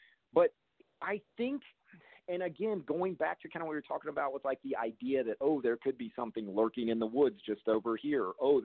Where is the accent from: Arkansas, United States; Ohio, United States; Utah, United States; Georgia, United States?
Ohio, United States; Brookville; because I grew up near Dayton, Ohio, in a little town called Brookville